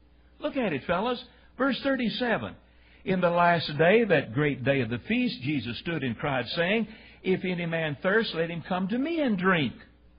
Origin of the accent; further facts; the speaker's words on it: Tennessee, United States; Not me, brother. I'm from Tennessee. If somebody gets you after the baseball bat, you run.